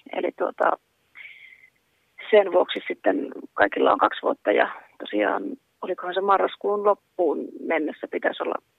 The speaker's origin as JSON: {"language": "Finnish", "town": "Ylitornio", "region": "Lapland", "country": "Finland", "lives_now": "Rovaniemi, Finland", "said": "mä olen lappilainen toimittaja Ylitorniolta lähtöisin ja Rovaniemellä asustelen."}